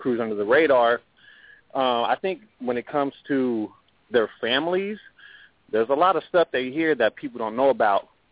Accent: California, United States; I'm from California.

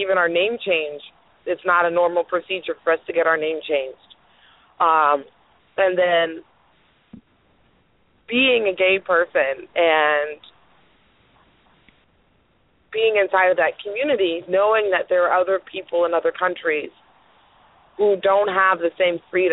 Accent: United States; born there; just because I was born where I was born in the United States

